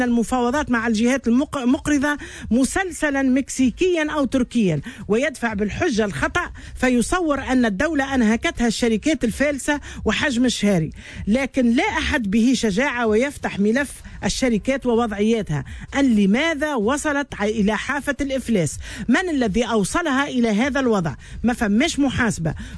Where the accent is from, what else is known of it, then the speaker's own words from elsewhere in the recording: Tunisia; كيف ما عندنا في تونس